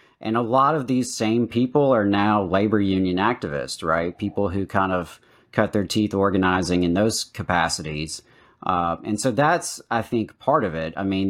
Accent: the South, United States; I can only speak for myself growing up in the South.

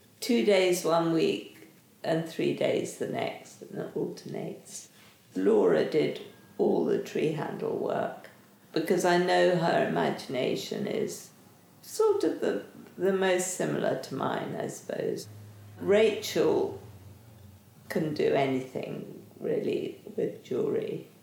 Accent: London, United Kingdom; born there; Born in London. My father was a surgeon but came from a very artistic family.

